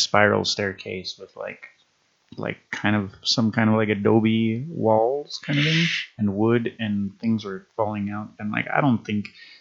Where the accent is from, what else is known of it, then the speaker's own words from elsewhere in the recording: Colorado, United States; I had never felt fear of the forest before all my whole life growing up in Colorado.